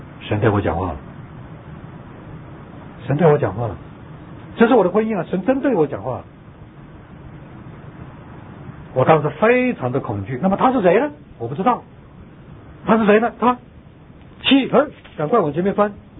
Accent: China; now in United States; 我从中国来到美国是流着泪出来的，忍痛出来的，

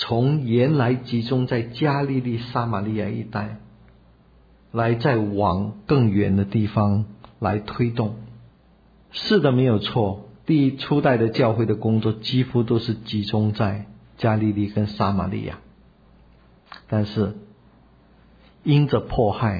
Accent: China

